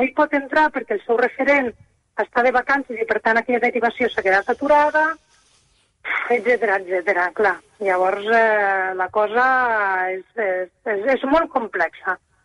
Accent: Tremp, Catalonia, Spain; També us dic que jo soc de Tremp, per tant, aquí al territori tenim molt pocs recursos.

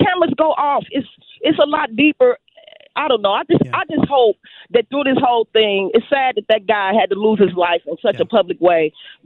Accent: St. Louis, Missouri, United States; I'm from the St. Louis area.

